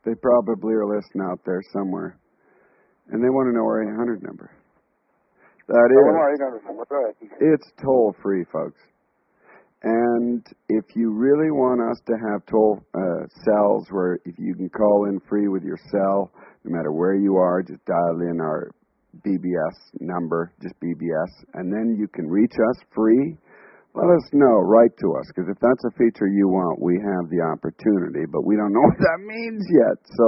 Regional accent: Canada; I am Canadian. I'm still Canadian.

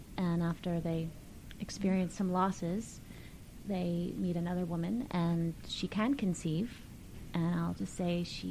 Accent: New Orleans, Louisiana, United States; I'm from New Orleans.

